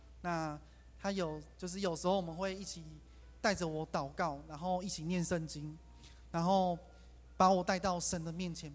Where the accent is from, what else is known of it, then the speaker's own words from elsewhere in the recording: New Taipei, Taiwan; now in Pingtung, Taiwan; 我是在台北新北市出生长大的，然后是来屏东这边念书。